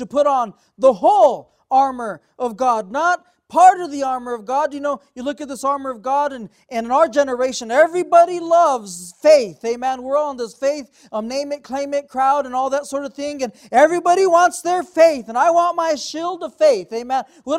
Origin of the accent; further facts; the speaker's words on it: Albuquerque, New Mexico, United States; I grew up in the South Valley. I grew up right down on Bonaguidi.